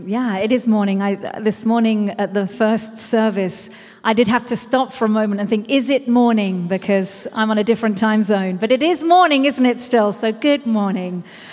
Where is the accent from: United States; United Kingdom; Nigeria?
United Kingdom; Birmingham, West Midlands; And often when I say we're from Birmingham, people are like, from America, where are you from? And then I'm like, Birmingham.